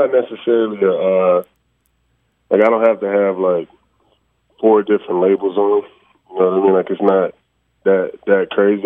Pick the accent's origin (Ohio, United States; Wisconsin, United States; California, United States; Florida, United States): California, United States; Long Beach; I mean, obviously, I grew up on the West Coast. I'm from Long Beach.